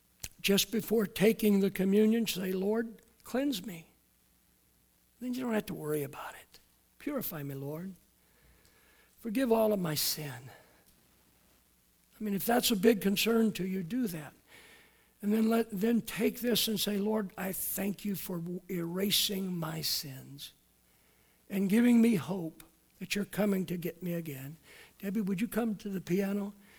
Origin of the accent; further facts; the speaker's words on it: Alameda, California, United States; When I was growing up in Alameda, we sang a song a lot called